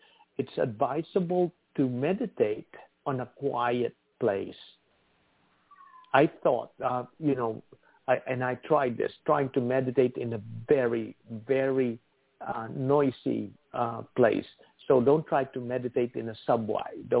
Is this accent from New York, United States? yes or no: yes; New York, United States; Listen, we're here, we're in the East Coast. We were hit, we're from New York and New Jersey area